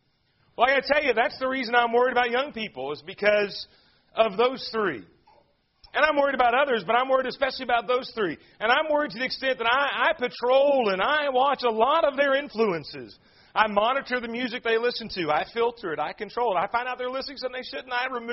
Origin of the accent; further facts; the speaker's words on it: Murfreesboro, Tennessee, United States; I grew up in Murfreesboro till I was of the age of 13, and we moved away to East Tennessee.